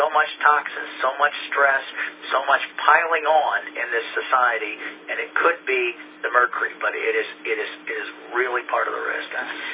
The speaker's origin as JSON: {"language": "English", "region": "Ohio", "country": "United States", "tie": "born or raised there", "said": "I grew up in Ohio, and then there was a point nobody could swim in Lake Erie because it was so polluted."}